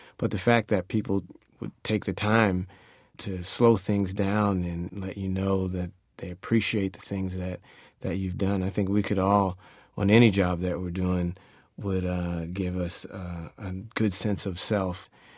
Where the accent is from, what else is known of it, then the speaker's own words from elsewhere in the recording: Philadelphia, Pennsylvania, United States; I also had a wonderful award bestowed on me at the my hometown baseball team, the Phillies, by Sounds of Philadelphia